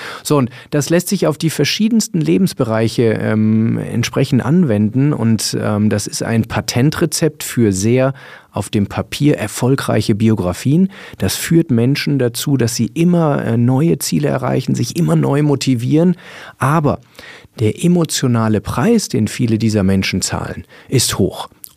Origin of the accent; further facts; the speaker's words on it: Munich, Bavaria, Germany; ich komme aus München